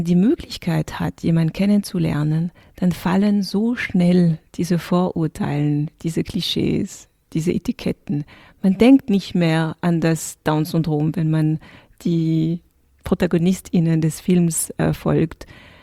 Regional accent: France; weil ich bin ursprünglich in Frankreich aufgewachsen und mein Vater kommt aus dem Senegal, das heißt, ich bin dunkelhäutig, meine Mutter ist Irin.

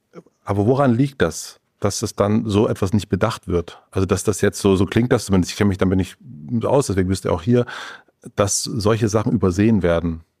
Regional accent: Berlin, Germany; Jetzt komme ich ja aus Berlin, aus Prenzlauer Berg

